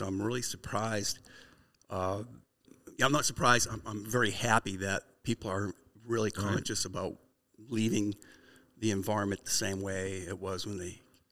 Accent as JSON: {"language": "English", "region": "Maine", "country": "United States", "said": "I'm from Maine."}